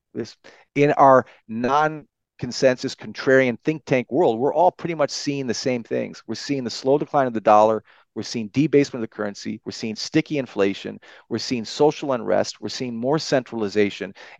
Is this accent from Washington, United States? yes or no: no; Michigan, United States; I love growing up in Michigan. It's not the same country I grew up in 40 years ago.